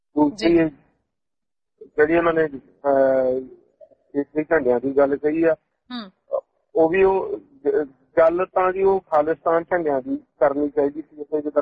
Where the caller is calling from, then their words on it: Sydney, New South Wales, Australia; ਜੀ ਮੈਂ ਸਿੰਨੀ ਤੋਂ